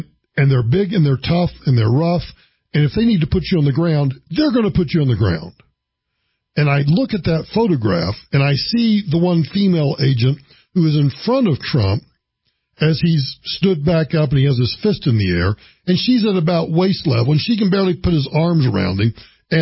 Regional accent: United States; At some level, as an American, it's hard not to get emotional about that spirit.

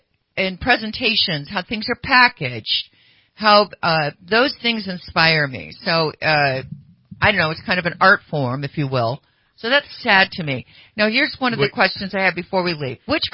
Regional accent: Sacramento, California, United States; Growing up in the Sacramento area, like basically 6th through college, some college. Then I left home at 19.

